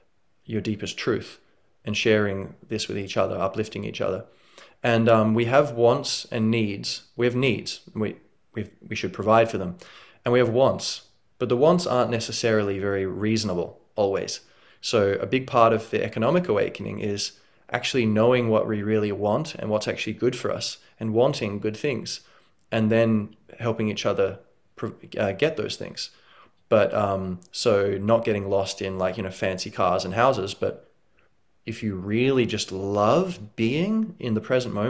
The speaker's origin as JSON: {"language": "English", "country": "Australia", "tie": "born or raised there", "accent": "Australian", "lives_now": "Ireland", "said": "I'm learning Irish. I'm Gaelic a Briste, my broken Irish. But I'm genetically Irish, but I sound Australian, and I'm raised in Australia. Well, I was raised in Australia, and so I am very different in that way."}